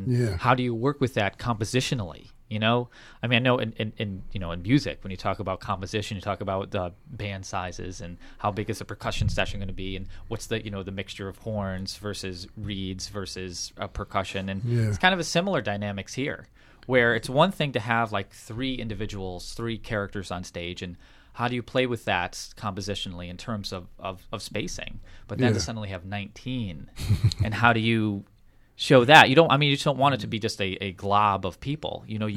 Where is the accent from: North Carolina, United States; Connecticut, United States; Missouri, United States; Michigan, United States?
Connecticut, United States; Waterbury; I recognize my hometown of Waterbury, Connecticut in here.